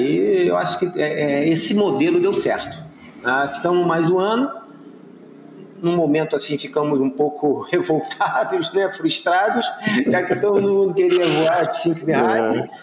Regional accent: Rio de Janeiro, Brazil; Ah, eu sou carioca, né? Eu sou morador da Vila da Penha, né?

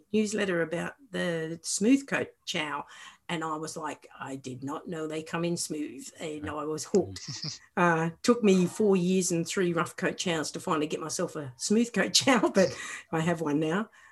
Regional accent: Wagga Wagga, New South Wales, Australia; born there; I mean, I was born in Wagga Wagga

